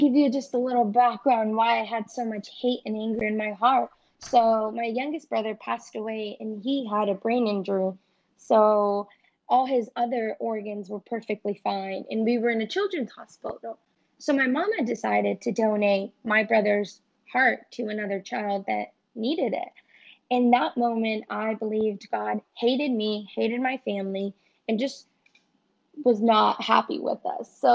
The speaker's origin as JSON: {"language": "English", "town": "San Antonio", "region": "Texas", "country": "United States", "lives_now": "Seattle, United States", "said": "I'm originally actually from Seattle, originally from San Antonio, Texas, but I live in Seattle. However, I'm down in Florida working for a little bit right now."}